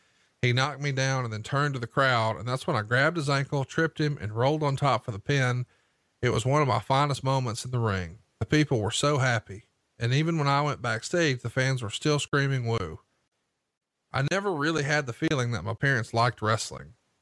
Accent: Charlotte, North Carolina, United States; the show was in my hometown of Charlotte

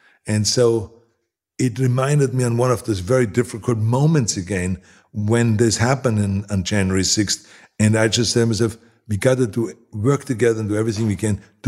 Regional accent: Austria; now in United States; Now, I grew up in Austria. I'm very aware of Kristallnacht, or the Night of Broken Glass.

